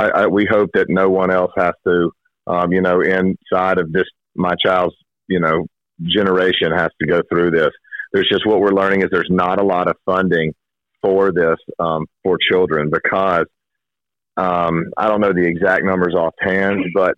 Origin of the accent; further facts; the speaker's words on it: Birmingham, Alabama, United States; And we're from the Greystone Hoover area in Birmingham, Highway 280 area.